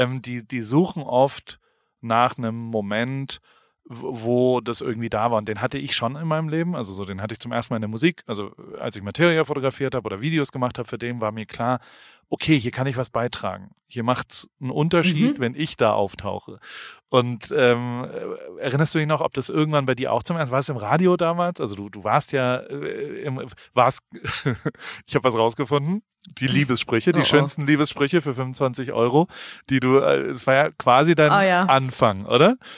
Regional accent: Heidelberg, Baden-Württemberg, Germany; ich bin in Heidelberg aufgewachsen

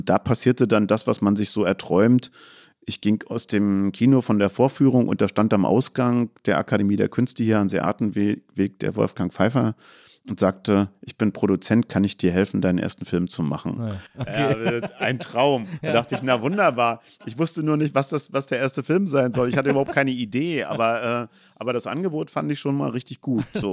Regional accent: East Germany, Germany; weil man kriegte ja als Ossi nach dem Mauerfall diese 100 Mark, 100 Mark

